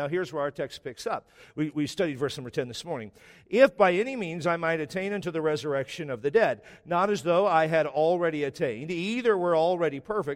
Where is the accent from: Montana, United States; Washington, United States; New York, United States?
Washington, United States; And I'm from Washington, so we love the Northwest